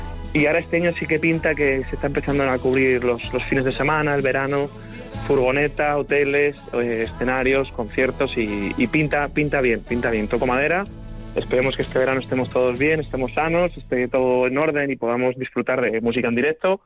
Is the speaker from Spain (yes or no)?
yes; Tarazona, Aragon, Spain; me sale de forma natural presumir de mi tierra, de mi Tarazona, de mi Moncayo y siempre lo he hecho, siempre lo haré